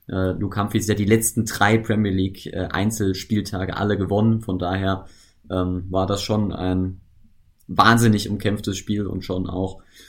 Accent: Saarland, Germany; Relativ neutral, also als Saarländer bekommt man immer ein bisschen was mit rund um die Tour.

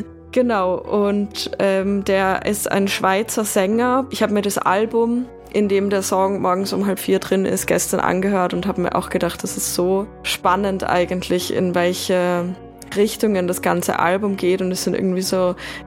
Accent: Austria; Ich bin ja aus Österreich

